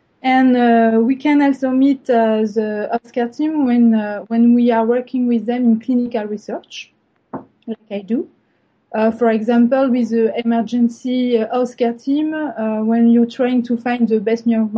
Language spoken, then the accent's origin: English; France; I'm from France and I'm working as a biochemist in the University Hospital of Montpellier in the south of France